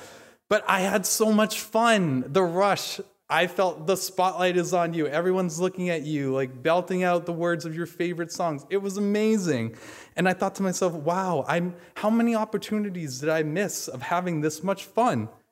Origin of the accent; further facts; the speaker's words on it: New England, United States; But I'm from New England, so I like the Patriots and Red Sox.